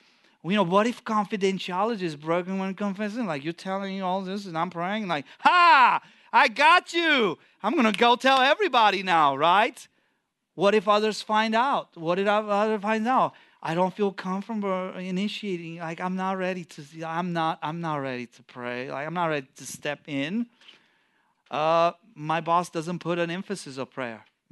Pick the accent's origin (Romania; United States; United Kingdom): Romania; English is a second language; I come from Romania. They would call me in the office. They would ask me, did you go to church?